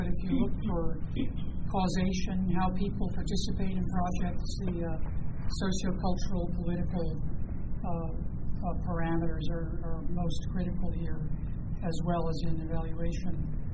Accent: New York, United States; now in Maryland, United States; I'm a Marylander now, I'm a New Yorker by origin

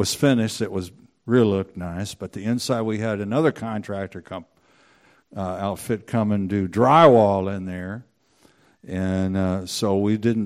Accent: Washington, United States; But we're from Washington.

